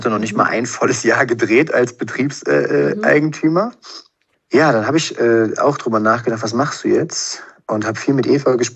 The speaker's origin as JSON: {"language": "German", "town": "Cologne", "region": "North Rhine-Westphalia", "country": "Germany", "said": "es hat schon immer gut gegangen als Kölner so."}